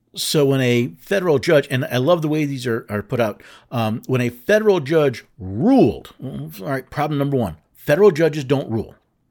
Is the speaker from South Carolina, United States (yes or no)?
no; Tennessee, United States; Senator Marsha Blackburn of Tennessee. That's right, my home state.